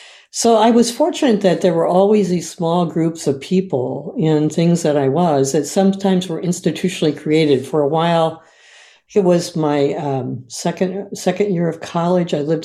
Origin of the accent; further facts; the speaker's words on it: Indiana, United States; But, you know, my best friend growing up in Indiana, who was Kathy Legg, is now Kathy Kroll, is still one of my best friends.